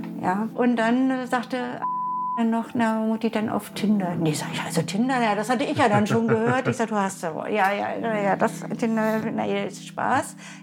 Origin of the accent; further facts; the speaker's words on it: Mecklenburg-Vorpommern, Germany; Ich bin 66 Jahre alt. Ich bin in der DDR geboren und aufgewachsen.